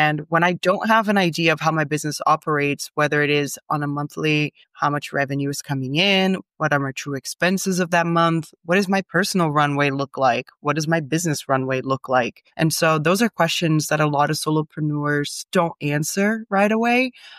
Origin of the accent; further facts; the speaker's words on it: Brazil; English is a second language; now in United States; I'm an immigrant in America. I came from Brazil.